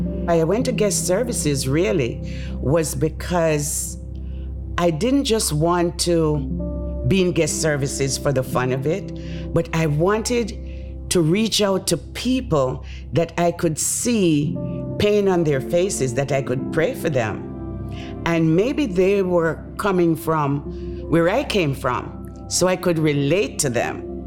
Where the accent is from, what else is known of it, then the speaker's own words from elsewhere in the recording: Jamaica; moved away as an adult; now in United States; I'm from Jamaica. I got married, and my husband and I and my kids, we migrated to the United States.